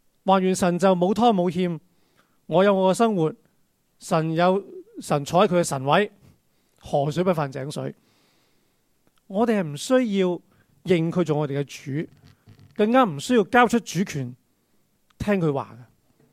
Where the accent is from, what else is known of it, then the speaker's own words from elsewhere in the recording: China; 我们中国人就很明白一起吃饭是什么意思